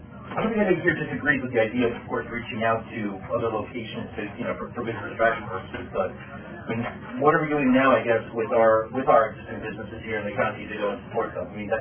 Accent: Potato Hill, New York, United States; so I'm from Potato Hill

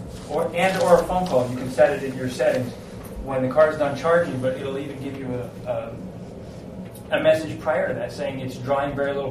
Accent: Averill Park, New York, United States; I'm from Avril Park, east of Troy.

